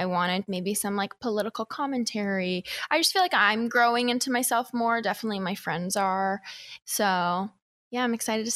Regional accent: Seattle, Washington, United States; So I grew up in Seattle, Washington. I come from a little bit of a blended family. My mom was actually from Mongolia and my dad is from Seattle.

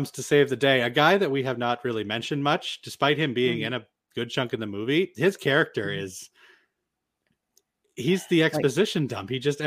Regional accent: Canada; I'm Canadian.

